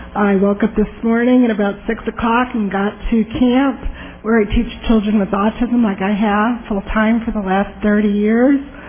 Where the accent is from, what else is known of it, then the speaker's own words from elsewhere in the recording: Brooklyn, New York, United States; My father lives in San Diego. We are from Brooklyn in the projects.